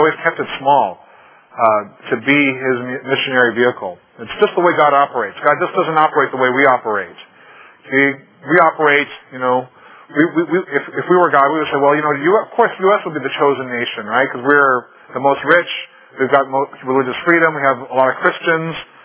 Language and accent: English; Ohio, United States; I'm from Ohio, so I'm a Reds fan.